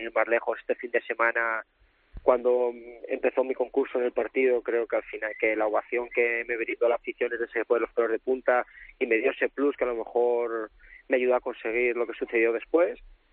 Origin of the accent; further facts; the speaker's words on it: Salamanca, Castile and León, Spain; yo soy de Salamanca, la cercanía con Madrid es fenomenal para que mi gente pueda acudir a verme